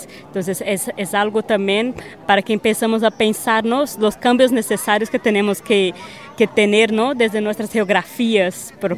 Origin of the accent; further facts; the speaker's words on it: Belo Horizonte, Minas Gerais, Brazil; vengo del estado de Minas Gerais, soy de la ciudad de Belo Horizonte y estoy hoy viviendo en la región del norte de mi estado.